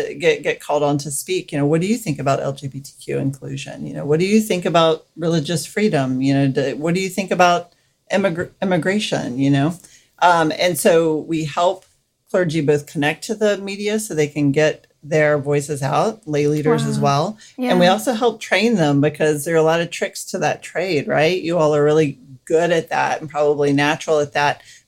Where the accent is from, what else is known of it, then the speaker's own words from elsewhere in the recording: the South, United States; And honestly, I, growing up in the South, I had not even met a Catholic.